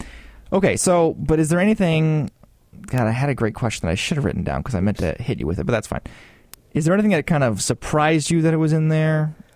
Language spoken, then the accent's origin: English; Canada; it's because I'm a Canadian who just had his brain fried in the Florida sun for 2 weeks.